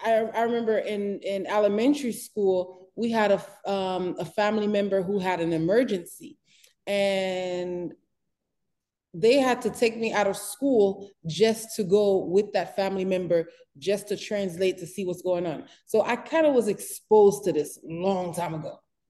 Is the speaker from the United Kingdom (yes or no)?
no; United States; born there; Being the fact that I was born here in the United States, both my parents are Haitian.